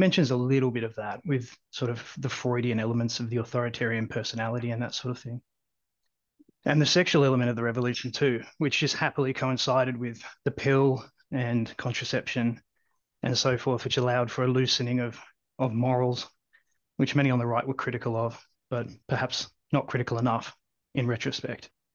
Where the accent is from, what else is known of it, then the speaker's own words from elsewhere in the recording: Australia; Well, like you said, I'm from Down Under.